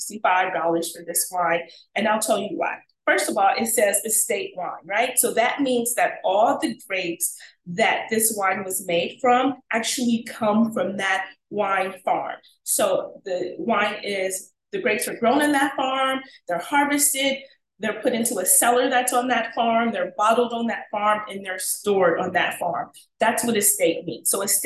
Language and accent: English; California, United States; I love California. Can you guys tell? Yeah, that's my hometown.